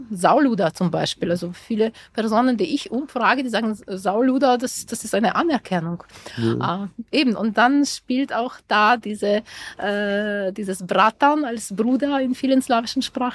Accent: Ukraine; first language Ukrainian; German is a second language; das Französische, das Tschechische oder meine Muttersprache, das Ukrainische gehören auch dazu.

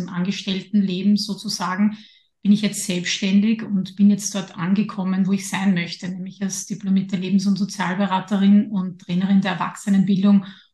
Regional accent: Lower Austria, Austria; now in Vienna, Austria; ich bin ja in Niederösterreich aufgewachsen, da war ich dann auch lange Zeit dabei, bevor mich mein Weg dann nach Wien geführt hat.

